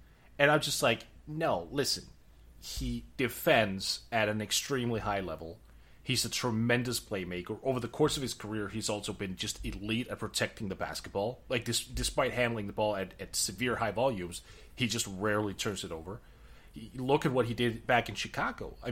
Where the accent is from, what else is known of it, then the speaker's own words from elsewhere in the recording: Denmark; first language Danish; English is a second language; I dared writing in my native tongue on Twitter. And I apparently shouldn't have, because the American followers that I have are like, oh, he tweeted in Danish for an hour.